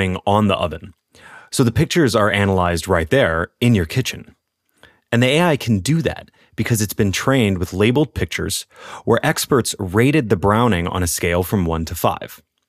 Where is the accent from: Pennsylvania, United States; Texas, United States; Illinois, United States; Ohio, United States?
Illinois, United States; Chicago; I'm from Chicago, where we have experts on pizzas.